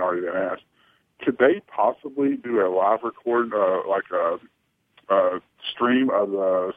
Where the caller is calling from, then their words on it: Greensboro, North Carolina, United States; from Greensboro, North Carolina.